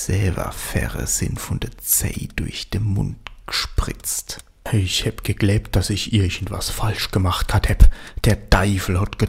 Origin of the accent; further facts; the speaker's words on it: Rhineland-Palatinate, Germany; accent: Palatine